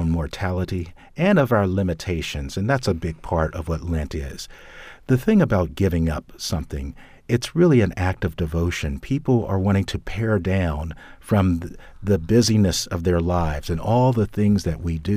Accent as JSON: {"language": "English", "country": "United States", "said": "Well, because I'm an American citizen, and I'm a father."}